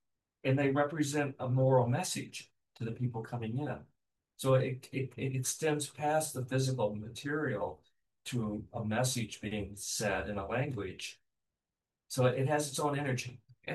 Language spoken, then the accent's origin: English; Illinois, United States; I was raised in the South Suburbs.